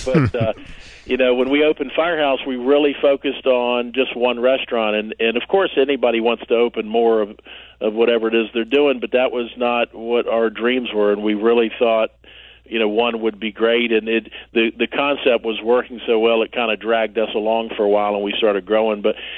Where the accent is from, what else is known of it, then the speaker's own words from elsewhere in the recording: the South, United States; we're from the South, a long way from Chicago